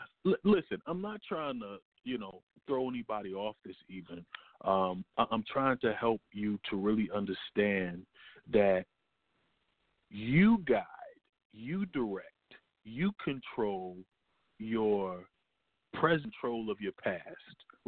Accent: the South, United States; so I'm from the South, and that was big in the South.

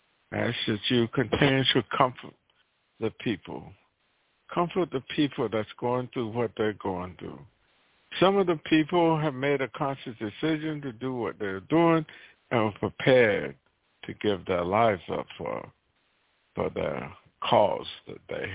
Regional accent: North Carolina, United States; And I grew up in the South. There was not that much hatred where I grew up in North Carolina as it is now. And I'm still back in North Carolina. I'm in the western part of North Carolina.

